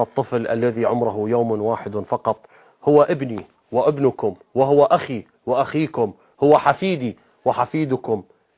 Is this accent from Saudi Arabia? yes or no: no; Daraa, Daraa Governorate, Syria; لكسر إرادتنا نحن أبناء درعا